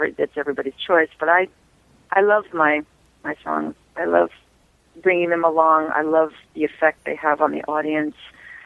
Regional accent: New York City, New York, United States; You know, I grew up in New York City. I grew up around opera.

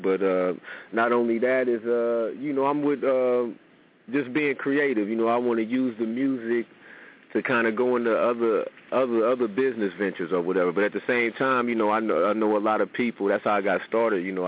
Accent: Edwardsville, Illinois, United States; Because, you know, I like, you know, to rep the home team or whatever. I'm from Edwardsville.

